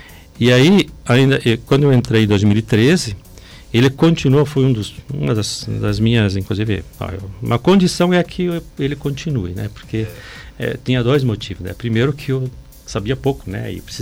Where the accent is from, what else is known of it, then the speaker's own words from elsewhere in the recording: Passo Fundo, Rio Grande do Sul, Brazil; Aliás, nem em Passo Fundo, quando eu era piá lá na Vila Langro, que eu tinha 6, 7, 8 anos, a gente já escutava ele